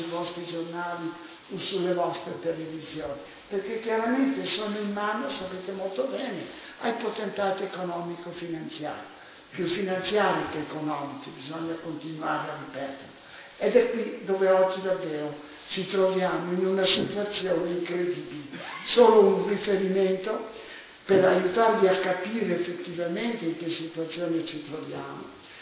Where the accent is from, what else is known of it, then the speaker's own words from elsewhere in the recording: Naples, Campania, Italy; io vengo da Rione Sanità. Non avete l'idea davvero di un Rione dove davvero stiamo soffrendo.